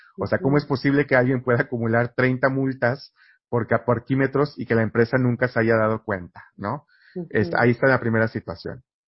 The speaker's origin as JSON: {"language": "Spanish", "town": "Ciudad Victoria", "region": "Tamaulipas", "country": "Mexico", "tie": "born or raised there", "said": "una empresa en Ciudad Victoria, de donde yo soy originario"}